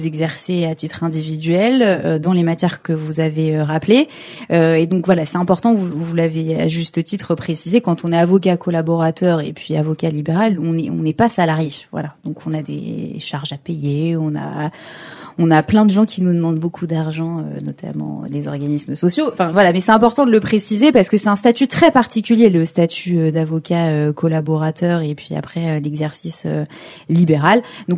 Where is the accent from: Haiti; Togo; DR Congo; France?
France; Northeast France; parce que je suis originaire du Nord-Est.